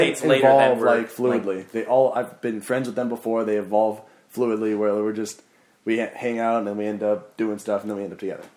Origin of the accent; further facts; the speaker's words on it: Sacramento, California, United States; Well, I'm from Sacramento. Yeah, it's not much better.